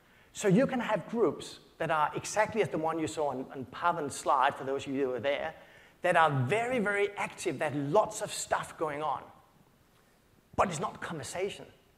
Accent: Denmark; now in Sydney, Australia; I live in Sydney and Simon lives in Melbourne. And there's some funny way, I grew up in Denmark

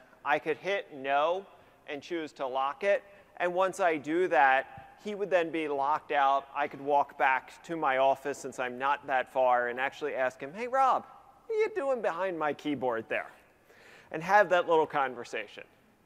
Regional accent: Washington, United States; And now I'm from Washington, it has nothing to do with marijuana.

